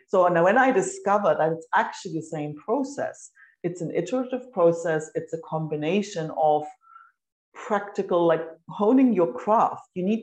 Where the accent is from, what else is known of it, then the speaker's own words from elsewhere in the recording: Germany; also born or lived in Australia / United Kingdom; now in Spain; So I grew up in Germany, then moved to Australia, lived in the UK, and 18 years ago, I packed all up, moved to Spain